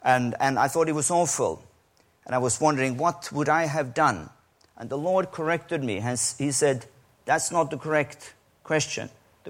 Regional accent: Finland; it's an issue for me as a Finn

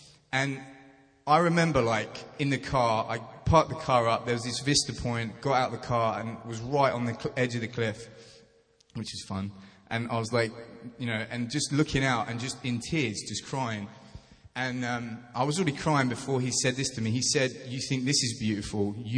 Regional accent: United Kingdom; I'm a British boy, and we don't have that kind of scenery in my world, in our country.

